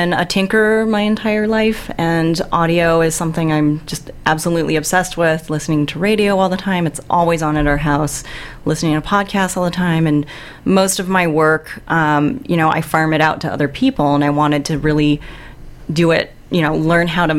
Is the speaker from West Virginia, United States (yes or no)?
no; San Francisco, California, United States; from San Francisco, California.